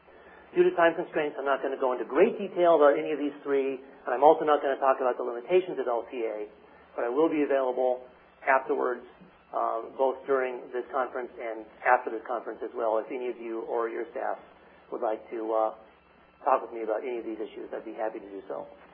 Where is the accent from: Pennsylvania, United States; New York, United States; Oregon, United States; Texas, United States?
Oregon, United States; But that was the era that I grew up in here in Oregon.